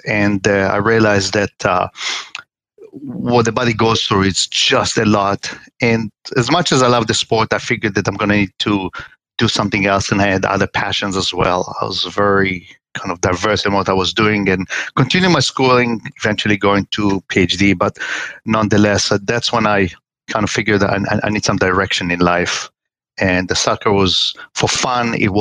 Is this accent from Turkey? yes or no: no; Israel; moved away as an adult; now in United States; But yeah, I did play soccer growing up in Israel. Played through college on scholarship here in the U.S.